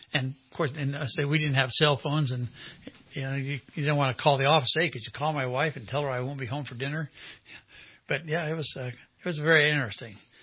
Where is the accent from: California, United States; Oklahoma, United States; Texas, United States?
California, United States; And being born and raised in California, I had never been to Southern California before in my life.